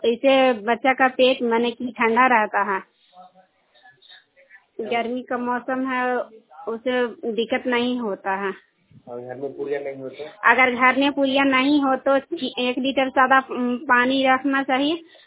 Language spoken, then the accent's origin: Hindi; Nishanpura, India; मैं निशनपुरा के रहने वाली हूँ